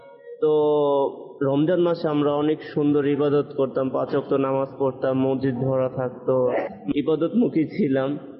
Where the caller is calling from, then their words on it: Narayanganj, Dhaka Division, Bangladesh; আমার বাড়ি হচ্ছে নারায়ণগঞ্জ।